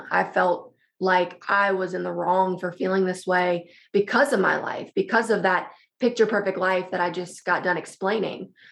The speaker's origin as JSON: {"language": "English", "region": "Louisiana", "country": "United States", "tie": "born or raised there", "said": "Oh, it was the best childhood."}